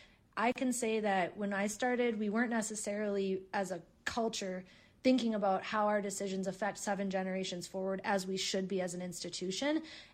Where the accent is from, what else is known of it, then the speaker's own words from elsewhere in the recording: Minnesota, United States; finding what we can really ground ourselves in as people, as Minnesotans, like I said before, I think being a Minnesotan means taking care of your neighbor